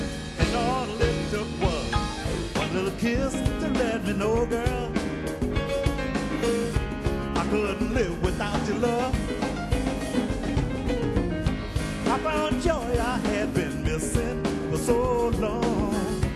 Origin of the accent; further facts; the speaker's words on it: New Orleans, Louisiana, United States; from New Orleans.